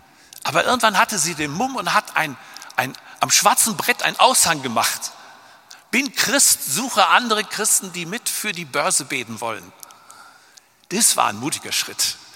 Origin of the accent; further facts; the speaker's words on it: North Rhine-Westphalia, Germany; aus dem Ruhrgebiet, wo ich herkomme.